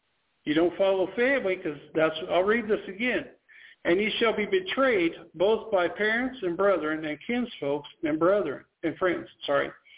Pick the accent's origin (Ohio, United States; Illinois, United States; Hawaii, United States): Illinois, United States; Now, if I see them in a grocery store back home where I grew up in Illinois, they would probably say hi.